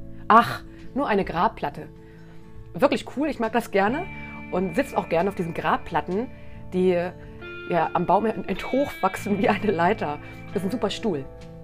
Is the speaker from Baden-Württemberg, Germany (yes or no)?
no; Braunschweig, Lower Saxony, Germany; Ich bin aus Braunschweig, Hannover ist die verbotene Stadt.